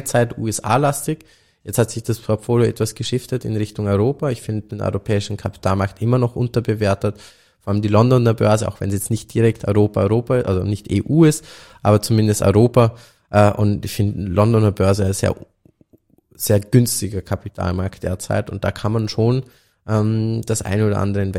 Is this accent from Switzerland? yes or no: no; Austria; auch wenn es jetzt als Österreicher fast nicht sagen darf.